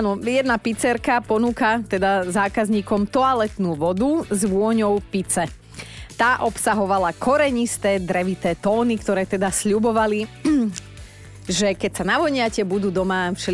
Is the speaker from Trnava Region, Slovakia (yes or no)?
yes; Borovce, Trnava Region, Slovakia; My u nás v Borovciach sme to aj akože normálne len tak zo zabavy.